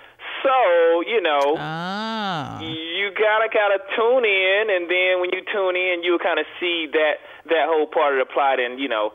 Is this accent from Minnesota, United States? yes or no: no; Mobile, Alabama, United States; With me, you know, I'm country guy. I'm from Mobile, Alabama.